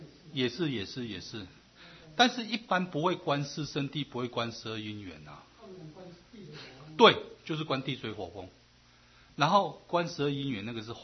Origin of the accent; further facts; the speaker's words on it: Taiwan; 北传比较不重这一块，我们台湾人比较不重这一块。